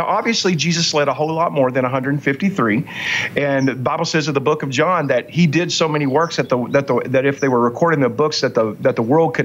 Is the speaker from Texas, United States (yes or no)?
yes; Texas, United States; I like to say the whole enchilada because I'm a Texan.